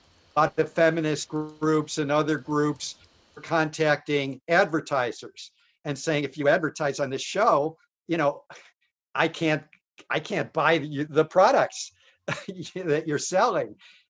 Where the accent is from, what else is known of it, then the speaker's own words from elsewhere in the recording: Detroit, Michigan, United States; I grew up in Detroit.